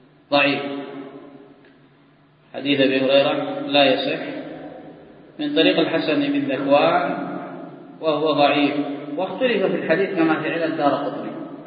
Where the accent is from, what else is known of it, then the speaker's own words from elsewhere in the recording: Yemen; هذا الحزام الذي يلبس خصوصا عندنا في اليمن ما يسمى بالجنابي